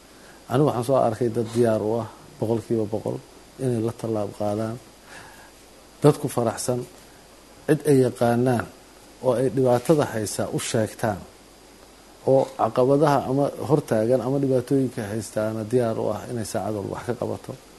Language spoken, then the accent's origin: Somali; Beledweyne, Hiran, Somalia; beledweyne? Aniga waa magaaladeydii, waana magaalo aan aada u jeclahay